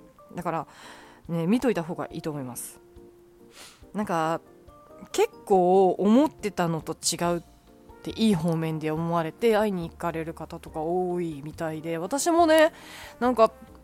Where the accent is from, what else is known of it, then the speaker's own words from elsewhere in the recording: Kansai, Japan; 関西人だし、うん、関西人なんで